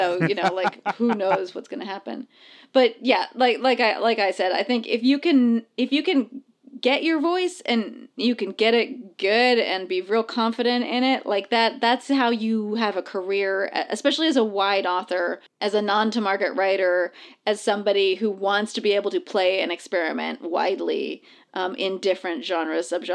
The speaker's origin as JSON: {"language": "English", "country": "United States", "said": "I am too old. I am too white. I am too American, right?"}